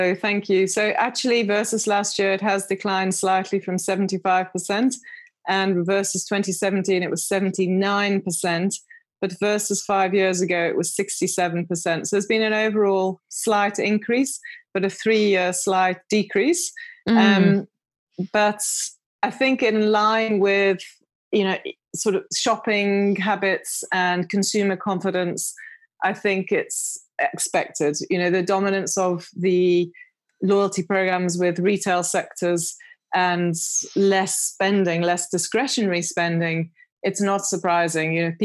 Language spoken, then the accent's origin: English; United Kingdom; accent: British; now in South Africa; Often confuses people in South Africa because they're expecting a South African accent and I'm very British.